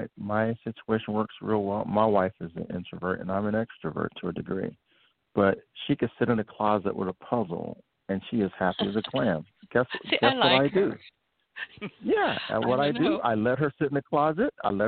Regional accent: Philadelphia, Pennsylvania, United States; Growing up in Philly.

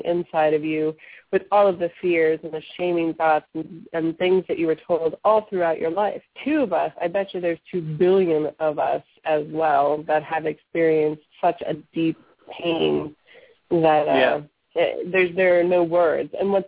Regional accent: the South, United States; because I grew up in the South, and you're seen, you're not heard

